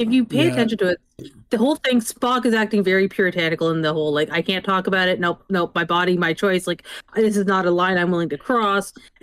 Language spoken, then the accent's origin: English; United Kingdom; stop looping me into this just because I'm British, you know?